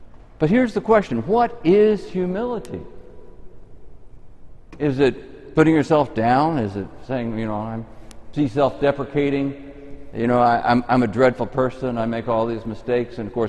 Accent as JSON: {"language": "English", "region": "Texas", "country": "United States", "tie": "born or raised there", "said": "Because, you know, it's particularly in East Texas where I grew up, there were lots of oil men"}